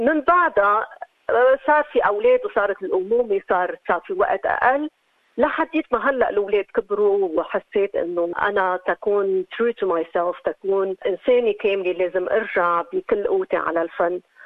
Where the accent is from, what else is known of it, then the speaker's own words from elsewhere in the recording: Lebanon; born there; يعني انا من مواليد السبعينات بلبنان، سو السبعينات نحن نعتبر رجال الحرب